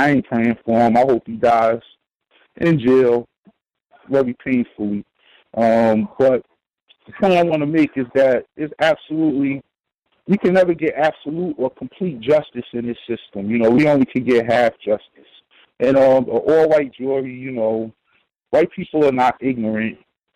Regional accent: New Jersey, United States; I like to tell y'all that I'm from Jersey

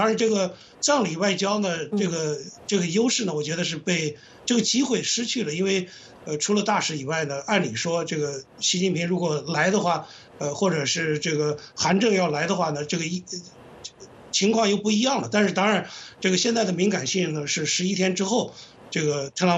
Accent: United States; 我们作为美国人，我们自己的领导人

